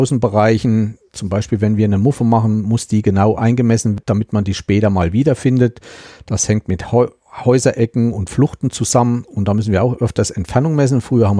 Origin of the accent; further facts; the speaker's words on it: Thuringia, Germany; Ich stamme ja aus dem Landkreis Meiningen-Schmalkalden.